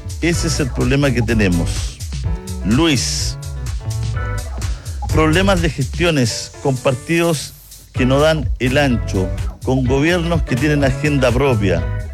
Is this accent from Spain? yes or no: no; Chile; los únicos que perdemos siempre somos los chilenos.